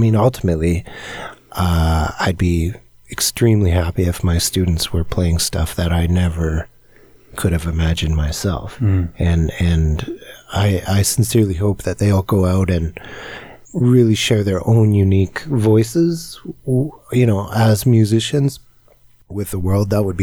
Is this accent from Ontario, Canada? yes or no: no; British Columbia, Canada; I grew up on Kootenay Lake on the East Shore, which is really rural.